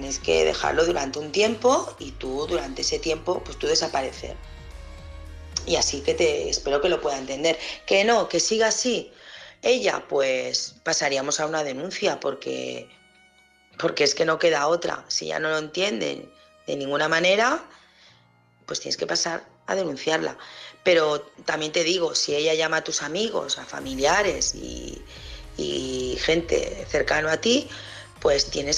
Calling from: Barcelona, Catalonia, Spain; de Barcelona.

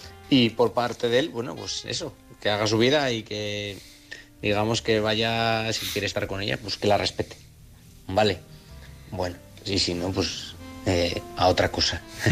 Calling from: Oviedo, Asturias, Spain; de Oviedo.

